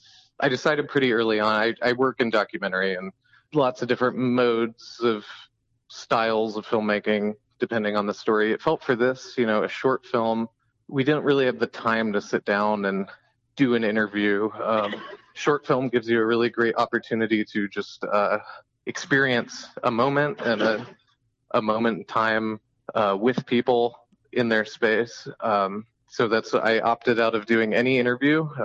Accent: Indiana, United States; I think for me, growing up in Indiana, it's going back to the like underrepresentation of Hoosiers in media.

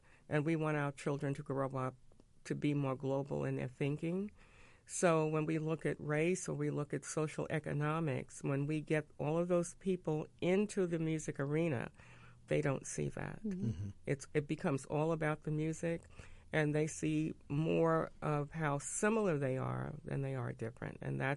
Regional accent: Brooklyn, New York, United States; born there; accent: Brooklyn; because I was born in Brooklyn, so so we kind of speak the same Brooklyn talk.

